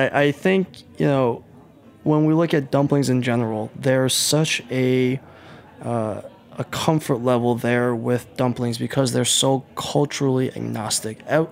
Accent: Buffalo, New York, United States; now in New York City, United States; I've been in New York for, 12 years now. I'm not a New Yorker, but, originally I'm from outside Buffalo, New York, but, this is where I call home

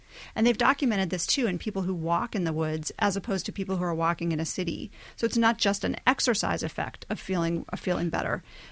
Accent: New York, United States; New York has amazing public parks. And I grew up on the Upper West Side, so a few blocks from Central Park, and I spent tons of time there.

